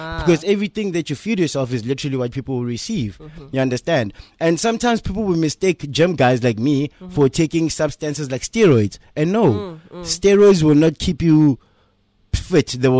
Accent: South Africa; So I grew up in Koma.

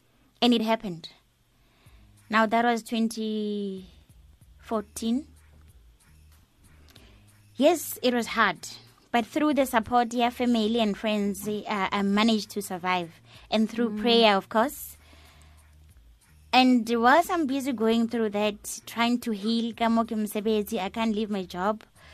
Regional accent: Soweto, Gauteng, South Africa; I'm from Dobsonville, Soweto.

